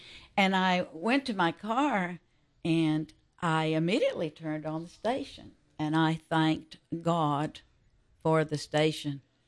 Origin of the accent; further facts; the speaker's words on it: Atlanta, Georgia, United States; I was born and raised here in Atlanta. I'm a cradle Catholic, and I feel that I'm a little bit older than many of you, and so during our time growing up in Atlanta, we were still considered mission country.